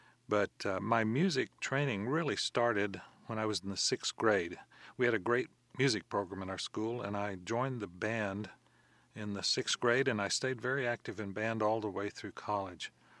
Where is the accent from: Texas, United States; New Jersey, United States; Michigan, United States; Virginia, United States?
Texas, United States; Stephenville; I did my undergraduate degree in music education at Tarleton State University, there in my hometown of Stephenville